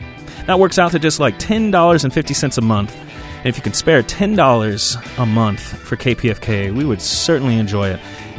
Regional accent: the South, United States; Growing up in the South, listened to a lot of blues in the late 1980s, early 1990s, when I was in my teens.

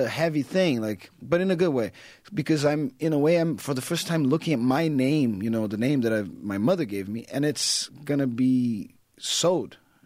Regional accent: Rio de Janeiro, Brazil; away from the where I'm from. I'm from Brazil, from Rio

